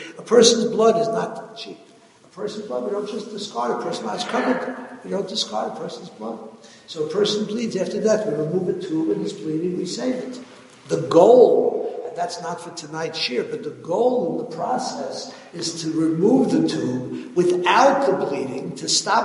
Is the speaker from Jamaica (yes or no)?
no; New York, United States; I remember as a child growing up in Williamsburg